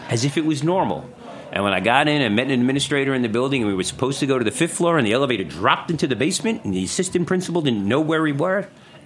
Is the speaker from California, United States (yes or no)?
no; Bronx, New York, United States; Well, I'm a Bronx boy, so I come from the Bronx.